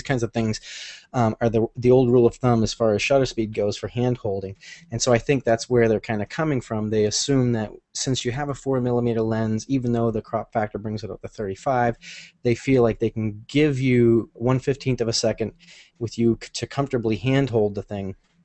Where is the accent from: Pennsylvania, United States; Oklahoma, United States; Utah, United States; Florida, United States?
Florida, United States; Sanford; I grew up in Sanford, Florida, right outside of Orlando.